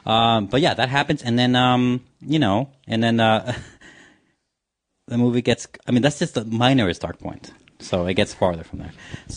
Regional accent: Chicago, Illinois, United States; I mean, I'm from Chicago. I'm Mexican.

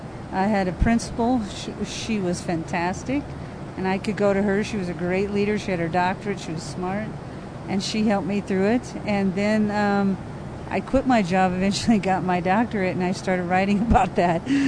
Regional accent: Geneseo, Illinois, United States; It was called Geneseo, and it's in Illinois, right in smack dab in the middle of farm country

